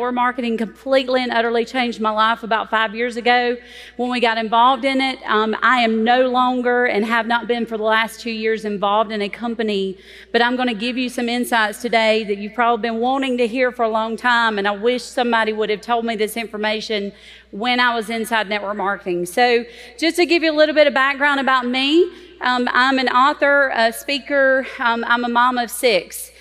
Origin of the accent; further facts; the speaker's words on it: South Carolina, United States; So I'm from South Carolina. I'm not from Texas. Everybody thinks I am.